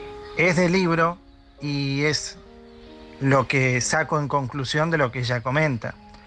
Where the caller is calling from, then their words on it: Girona, Catalonia, Spain; de Girona.